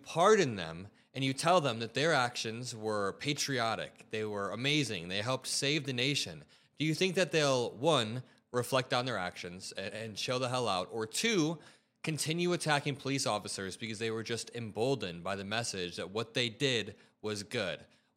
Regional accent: Indiana, United States; got a crazy story coming out of my home state of Indiana

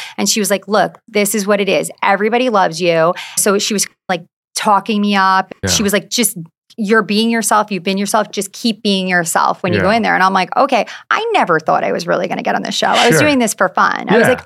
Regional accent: New York, United States; I grew up on Long Island, so close to the city, but not like where I was with stars or anything like that.

